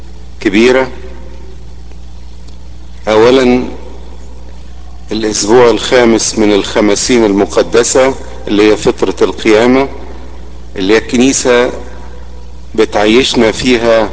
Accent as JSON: {"language": "Arabic", "country": "Egypt", "said": "ودي بركة كبيرة لينا إحنا كمصريين وبركة للعالم كله"}